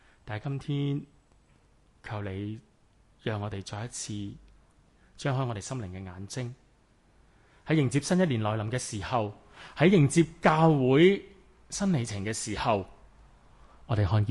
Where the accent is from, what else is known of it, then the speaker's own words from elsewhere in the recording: Hong Kong; 一张出世纸赋予了我们一个身份，给我们作为一个香港人的权利和义务